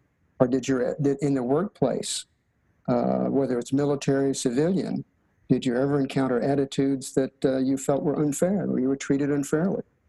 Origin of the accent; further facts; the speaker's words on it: Texas, United States; That's the reason I preface with, I'm from Texas, where are you from?